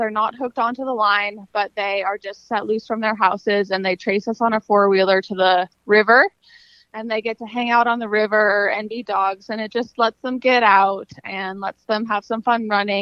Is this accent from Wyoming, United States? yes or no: yes; Jackson, Wyoming, United States; So I was born and raised in Jackson. I went to school there, graduated from Jackson Hole High School.